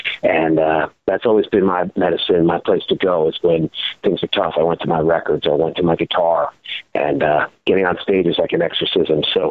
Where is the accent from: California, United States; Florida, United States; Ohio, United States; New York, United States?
New York, United States; I mean, I come from New York, but, you know, we travel all over the world.